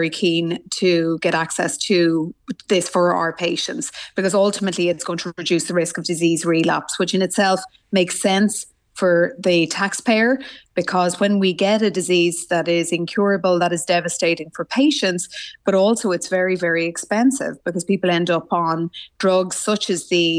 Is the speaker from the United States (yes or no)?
no; Ireland; the message we would certainly like to get across as Irish oncologists